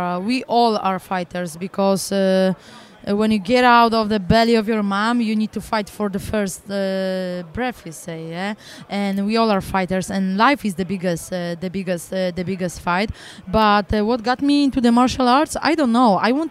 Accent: Poland; now in Coconut Creek, United States; Yes, I am. Born and raised in Poland. I moved to American Top Team down here in Coconut Creek in Florida 3.5 years ago.

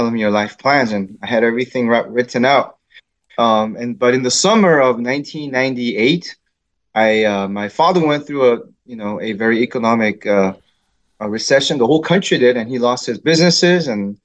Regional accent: South Korea; But yeah, I grew up in South Korea with a very a big family, actually, in terms of having lots of aunts and uncles.

